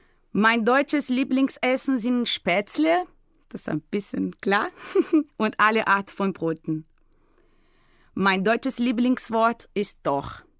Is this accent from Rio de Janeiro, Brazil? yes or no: yes; Rio de Janeiro, Brazil; German is a second language; Ich komme aus Rio de Janeiro und bin im Jahr 1984 geboren.